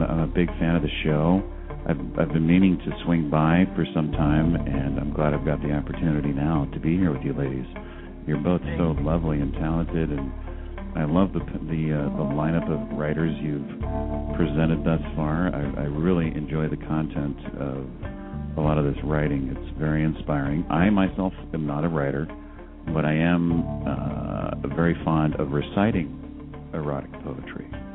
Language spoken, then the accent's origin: English; San Jose, California, United States; I grew up in San Jose, and I still go back there and frequent some of these establishments.